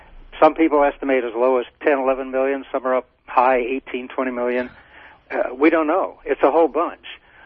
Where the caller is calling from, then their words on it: New Braunfels, Texas, United States; I'm calling from Texas Hill Country, New Braunfels.